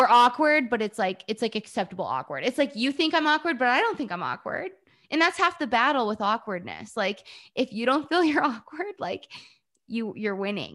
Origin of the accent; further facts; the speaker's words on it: Atlanta, Georgia, United States; I'm from Atlanta.